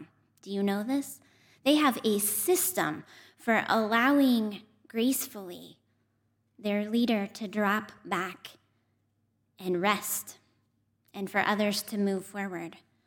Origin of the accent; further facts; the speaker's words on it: Wyoming, United States; I am from Wyoming. I grew up rock climbing.